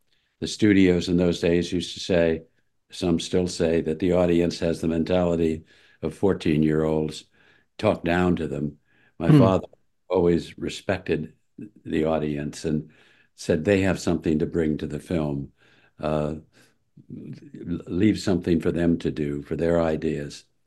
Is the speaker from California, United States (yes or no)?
yes; Hollywood, California, United States; in the book I do talk about, you know, growing up in Hollywood.